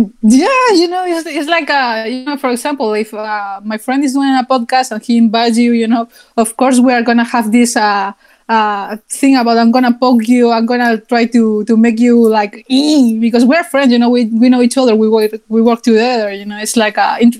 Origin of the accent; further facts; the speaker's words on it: Spain; hi, yes, I'm this person from Spain.